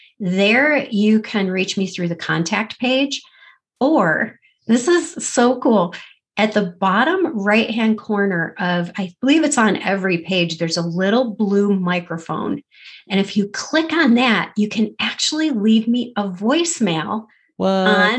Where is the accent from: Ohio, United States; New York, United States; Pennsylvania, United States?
New York, United States; Avon; I would always say I was from Rochester because nobody knows Avon. I mean, town of 6,000 people, it's a little teeny small town.